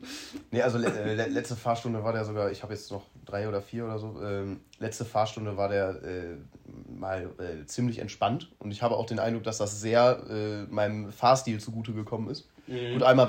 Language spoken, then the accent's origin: German; Mettmann, North Rhine-Westphalia, Germany; ja, ich bin aus Mettmann